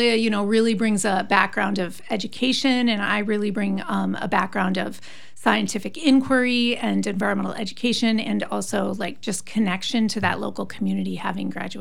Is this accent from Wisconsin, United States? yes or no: yes; La Farge, Wisconsin, United States; So my background is a little bit different. I grew up here in the Driftless. Well, I moved here when I was 5, and I went to school at Lafarge for grade school and high school.